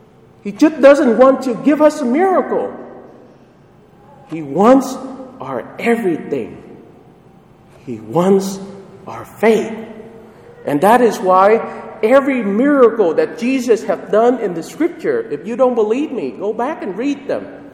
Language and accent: English; Vietnam; I'm not Chinese. I'm Vietnamese.